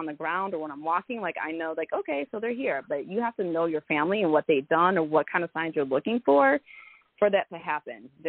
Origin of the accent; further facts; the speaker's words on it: Chicago, Illinois, United States; now in Nashville, United States; I'm from Chicago, so I do drive home a lot from Nashville